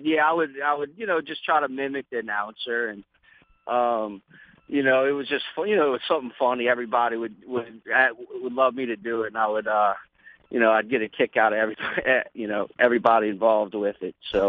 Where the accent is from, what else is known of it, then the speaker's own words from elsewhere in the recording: New Orleans, Louisiana, United States; born there; He ran for mayor, actually, the year I was born in New Orleans, finishing second in the runoff.